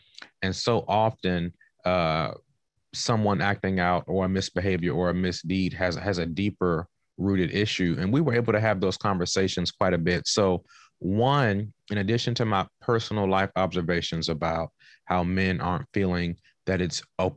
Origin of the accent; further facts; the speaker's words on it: Washington, District of Columbia, United States; I am originally from Southeast Washington, D.C. I've had the opportunity to make my way across the country. So I was born in Washington, D.C., worked in North Carolina, Oklahoma, and then California.